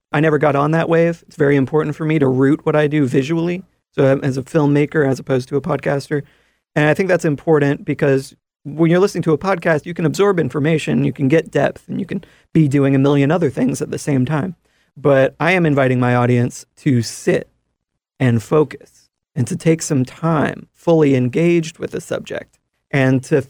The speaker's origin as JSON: {"language": "English", "town": "Chattanooga", "region": "Tennessee", "country": "United States", "tie": "born or raised there", "said": "I'm from Chattanooga, and maybe part of what set me off in that direction of wanting to find some resolution and ways to come together and ways to envision the future was really built into me by growing up here."}